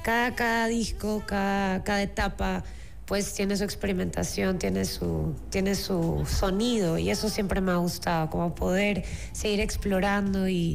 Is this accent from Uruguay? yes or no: no; Guayaquil, Guayas, Ecuador; yo iba siempre a la playa, específicamente Salinas, porque soy de Guayaquil.